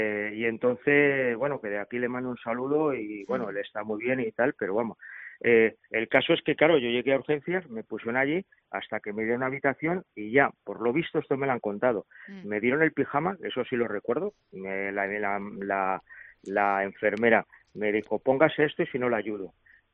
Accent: Spain; porque yo, como español, yo no llamo al médico.

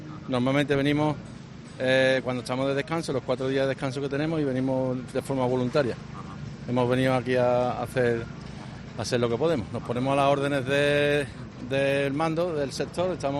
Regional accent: Barcelona, Catalonia, Spain; Bueno, yo trabajo en dos hermanas, pero soy de Barcelona.

